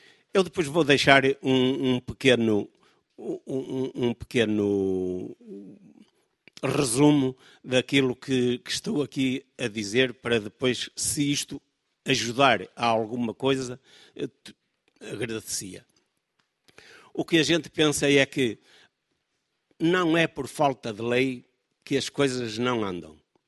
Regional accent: Norte, Portugal; Eu sou do Norte e vimos estes dias no Norte que é o mais miserável do país.

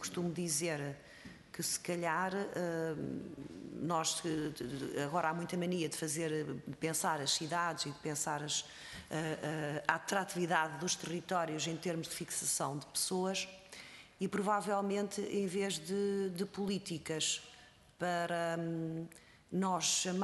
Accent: Aveiro, Portugal; eu sou do litoral urbano e vocês são do interior rural, sou do distrito de Aveiro, sou eleita por Aveiro

